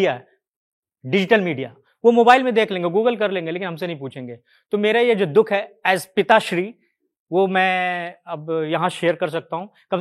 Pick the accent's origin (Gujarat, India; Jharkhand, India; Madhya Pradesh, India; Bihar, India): Jharkhand, India; मैं जिस प्रदेश से आता हूं उसका नाम झारखंड, जो जनजातीय लोगों का एरिया है, ट्राइबल बच्चों के साथ मैं पला बड़ा